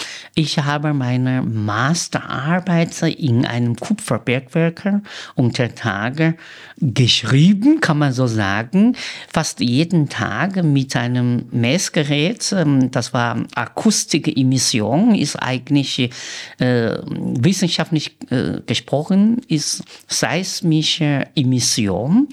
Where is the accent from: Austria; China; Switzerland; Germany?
China; German is a second language; Ich bin im Nanz, auf dem Dorf geboren, eine Grundschule besucht.